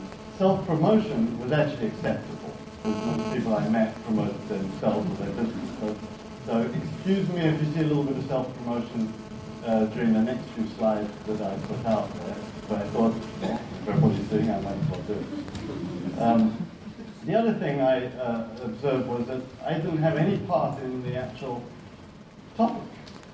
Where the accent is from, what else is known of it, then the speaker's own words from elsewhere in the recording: United States; accent: southern; I apologize for my southern accent. It's a little more south than you're probably used to.